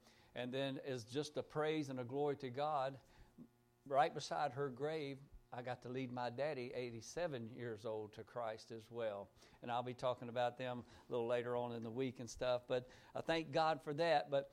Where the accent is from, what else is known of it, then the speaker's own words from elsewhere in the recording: Aberdeen, North Carolina, United States; when I grew up there in Aberdeen, North Carolina